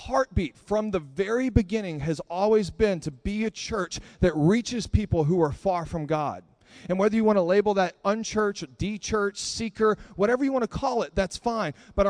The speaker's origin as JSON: {"language": "English", "region": "Texas", "country": "United States", "said": "I would have gone back down south. Oh, I'm from Texas, in case you didn't know that."}